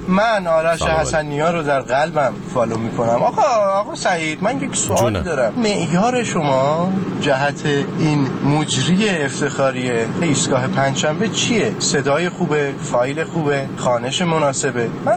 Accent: Tehran, Tehran Province, Iran; ولی بچه تهرانم فعلا.

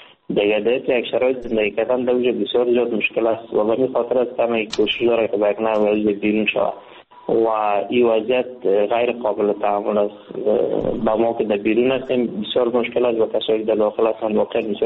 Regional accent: Afghanistan; now in India; وقتی که ما از افغانستان این طرف آمدم، با مجردی که داخل کشور هند شدم،

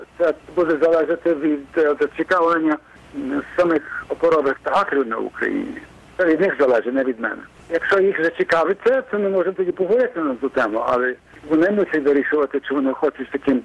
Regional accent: United States; І ми опинилися в Америці. Я виріс в Америці, але для мене той сам час, я так само виріс в українській громаді.

